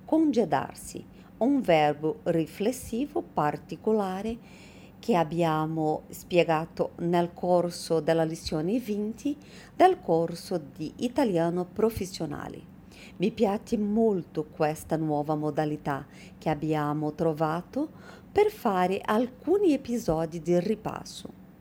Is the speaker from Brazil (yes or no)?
yes; Brazil; Italian is a second language; sono brasiliana anche io.